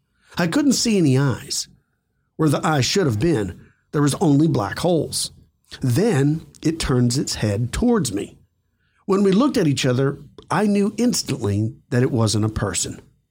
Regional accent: Denver, Colorado, United States; I'm from Denver, Colorado.

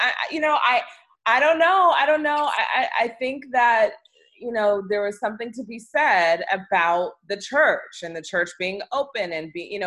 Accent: Washington, District of Columbia, United States; Yes, indeed. DC, Northeast. So that is the church that I, 610 Rhode Island Avenue, that is the church that I grew up in.

